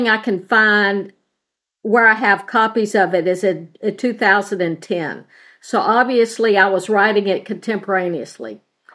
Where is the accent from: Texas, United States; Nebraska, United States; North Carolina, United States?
Texas, United States; Baytown; Oh, no. I grew up in Baytown, Texas.